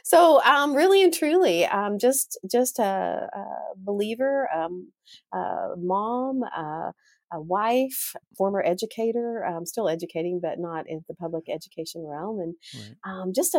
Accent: Odessa, Texas, United States; I grew up in Odessa, Texas.

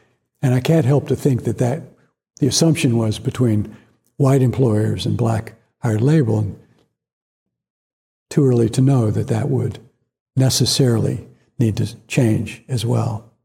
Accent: Atlanta, Georgia, United States; When I was raised in Atlanta in the 60s and 70s, I was taught that the Civil War is about states' rights.

